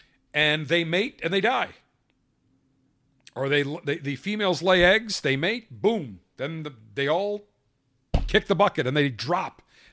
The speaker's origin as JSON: {"language": "English", "town": "Buffalo", "region": "New York", "country": "United States", "tie": "born or raised there", "said": "Growing up in Buffalo, attending college at Syracuse University, never saw a cicada up there."}